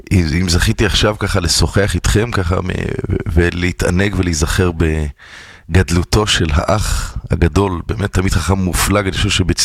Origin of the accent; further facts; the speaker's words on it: Jerusalem District, Israel; אני גדלתי בשכונת בית וגן